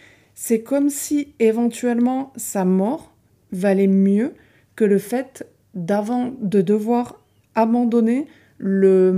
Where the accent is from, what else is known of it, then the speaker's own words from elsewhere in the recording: Spain; accent: Spanish; French is a second language; On va préciser aux auditeurs que je suis d'origine espagnole, d'où mon accent qui n'est pas à couper au couteau.